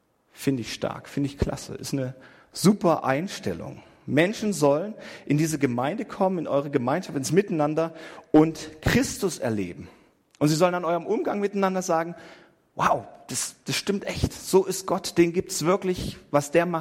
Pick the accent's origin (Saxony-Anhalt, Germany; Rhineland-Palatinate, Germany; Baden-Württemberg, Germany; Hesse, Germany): Saxony-Anhalt, Germany; Ummendorf; Ich komme gebürtig aus einer Landeskirche und wie man hört, ich bin nicht Schwabe. Ich komme aus Magdeburg oder besser gesagt aus Ummendorf bei Magdeburg.